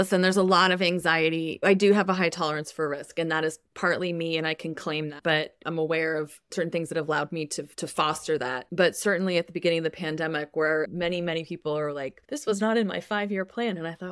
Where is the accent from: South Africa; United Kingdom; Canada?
Canada; now in France; as a Canadian, I know how the Americans can idealize Canadian health coverage